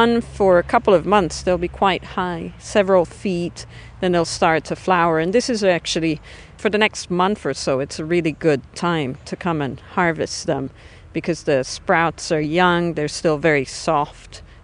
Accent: Milan, Lombardy, Italy; now in Falmouth, United States; I grew up in Milan, so northern Italy. And as kids in Italy, they're very common.

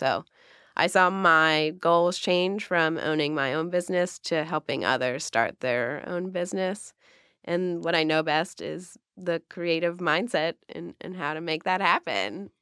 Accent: Cincinnati, Ohio, United States; I'm from Cincinnati, and I owned a vintage shop in Over the Rhine prior.

